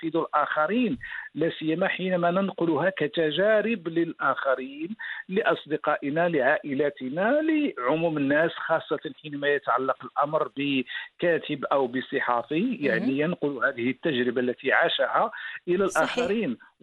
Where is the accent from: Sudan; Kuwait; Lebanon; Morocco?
Morocco; كنا نحن 3 صحفيين من المغرب.